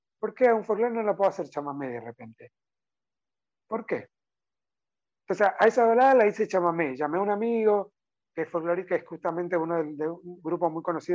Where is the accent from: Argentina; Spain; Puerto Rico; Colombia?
Argentina; Corrientes; Hola, no sé qué, soy de Corrientes